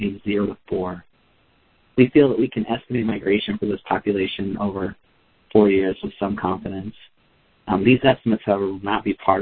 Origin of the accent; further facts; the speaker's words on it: Idaho, United States; born there; For example, I was born in Idaho, and I've lived in several states as an adult.